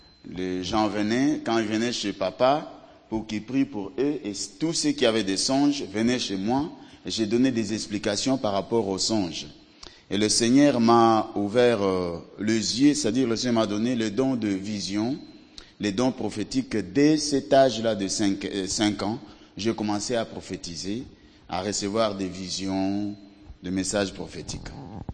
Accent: DR Congo; Je viens de la République démocratique du Congo, l'ex-Zaïre. Je suis marié, père de 3 enfants. Alors ici en Europe, ça fait 7 ans que je suis là.

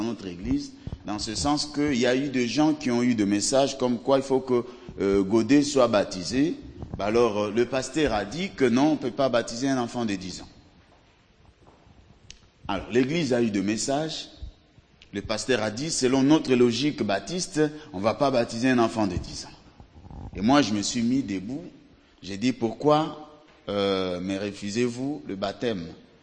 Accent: DR Congo; Je viens de la République démocratique du Congo, l'ex-Zaïre. Je suis marié, père de 3 enfants. Alors ici en Europe, ça fait 7 ans que je suis là.

